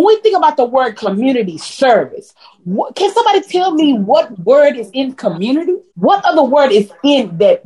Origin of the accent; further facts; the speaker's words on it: Texas, United States; I am a proud, willing worker and born and raised in Texas. I always make that known.